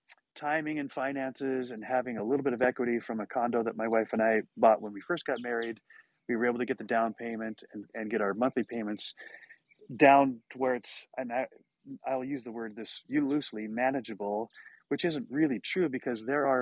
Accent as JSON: {"language": "English", "region": "Montana", "country": "United States", "tie": "born or raised there", "said": "So the fact that we can raise two children in Southern California in a single family home is nothing short of a miracle. And I grew up"}